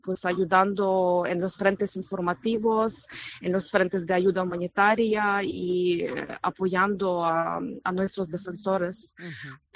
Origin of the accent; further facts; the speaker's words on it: Ukraine; Spanish is a second language; now in Spain; nada más que entras te sientes como, bueno, estoy en mi país, sí, mi país está en guerra, pero es mi tierra